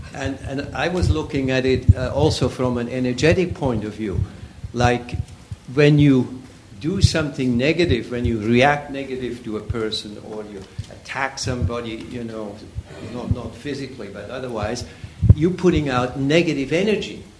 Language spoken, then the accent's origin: English; Switzerland; I grew up in Switzerland, and that's much less the case.